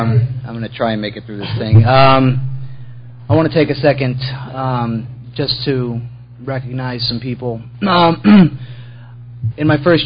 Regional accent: Sarasota, Florida, United States; born there; But I was born in Sarasota, and my parents were middle class. We weren't poor, but we weren't rich.

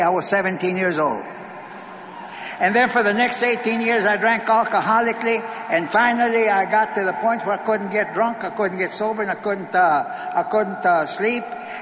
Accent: Texas, United States; I'm from Texas. Texas!

